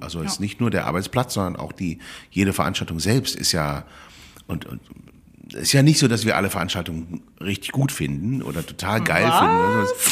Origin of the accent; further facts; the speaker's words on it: Cologne, North Rhine-Westphalia, Germany; ich bin Kölner.